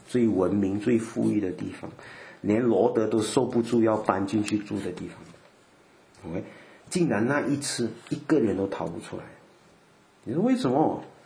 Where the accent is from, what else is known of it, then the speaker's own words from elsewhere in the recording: China; 就我们中国人也有啊